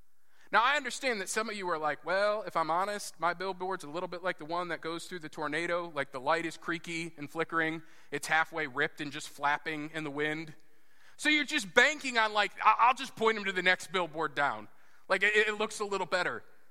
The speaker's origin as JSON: {"language": "English", "country": "United States", "said": "I'm an American. I go where I want. I do what I want."}